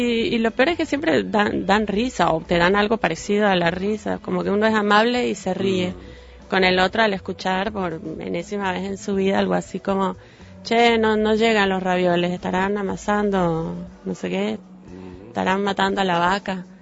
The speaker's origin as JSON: {"language": "Spanish", "country": "Venezuela", "accent": "Venezuelan", "said": "Tengo mucho acento raro ahora. Tú me sientes acento venezolano, pero..."}